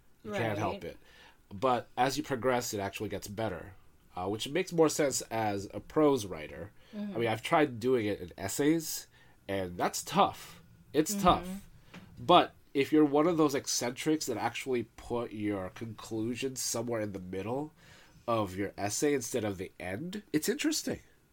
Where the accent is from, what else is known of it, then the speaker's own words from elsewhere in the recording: North Hollywood, California, United States; You know, growing up in North Hollywood, everybody loved Bukowski, and I got so sick of him.